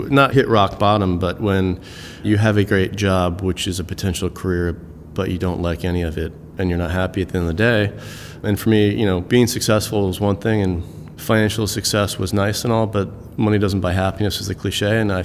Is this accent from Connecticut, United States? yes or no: yes; Darien, Connecticut, United States; moved away as an adult; No, I'm from Connecticut. I grew up, born and raised in Fairfield County, Connecticut, in a town called Darien, and came out to California to go to college.